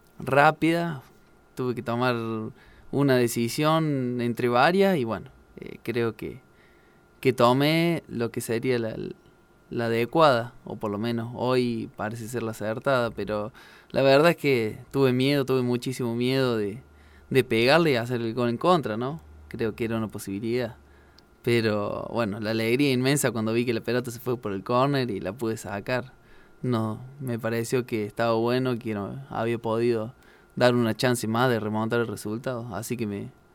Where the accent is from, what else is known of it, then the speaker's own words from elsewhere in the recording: Río Tercero, Córdoba, Argentina; Sí, yo soy de Río Tercero.